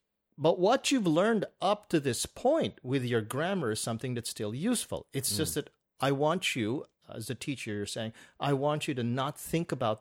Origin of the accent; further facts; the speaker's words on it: Canada; I'm from Canada